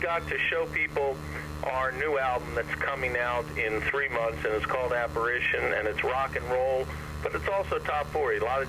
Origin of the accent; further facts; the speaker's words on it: Virginia, United States; I'm from Virginia, and I went to school in the Midwest.